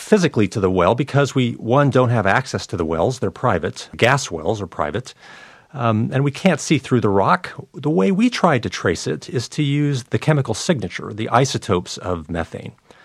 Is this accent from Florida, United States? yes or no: no; North Carolina, United States; It's coming to my home state of North Carolina.